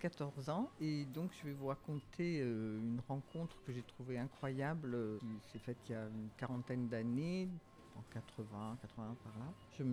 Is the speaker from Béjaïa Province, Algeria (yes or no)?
no; Tlemcen, Tlemcen Province, Algeria; born there; moi à Tlemcen, lui à Colombéchar.